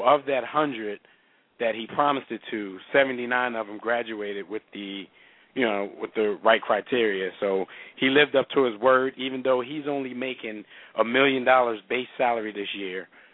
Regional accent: Philadelphia, Pennsylvania, United States; We're all from Philly.

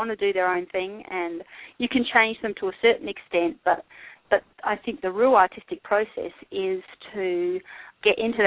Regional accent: Australia; I mean, I can't help it. I'm Australian.

